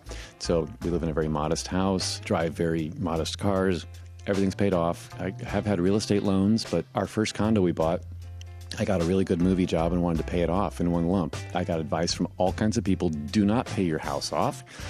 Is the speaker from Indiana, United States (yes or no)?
yes; Indianapolis, Indiana, United States; I was born in 1960. I grew up in Indianapolis, Indiana. So I'm a good Midwestern boy.